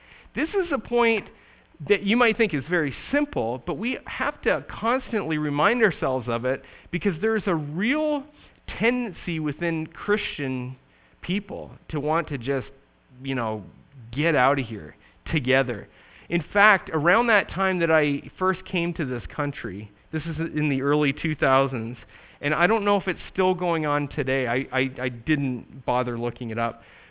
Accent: Canada; now in United States; It was strange to me as a Canadian coming into this country to know that some of my classmates were carrying a gun on them.

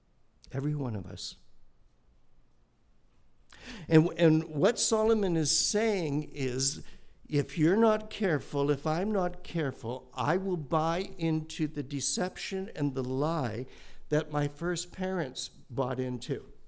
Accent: Canada; I'm a Canadian

